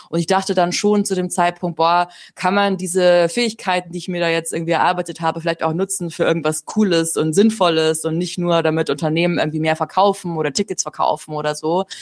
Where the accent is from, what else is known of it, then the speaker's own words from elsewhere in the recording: Bavaria, Germany; in einem ehemaligen Außenlager war von Dachau, das so ganz in der Nähe von meinem Elternhaus ist. Ich komme ursprünglich aus Bayern.